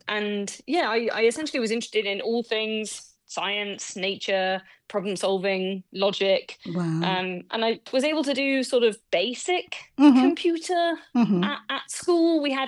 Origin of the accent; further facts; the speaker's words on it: South East England, United Kingdom; It's a pretty great place in the world to grow up. So we're on the coast in the south of England